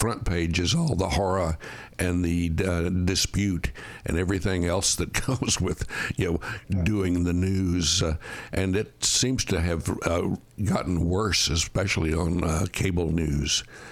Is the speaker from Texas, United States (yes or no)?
yes; Texas, United States; A number of times, actually, growing up in Texas.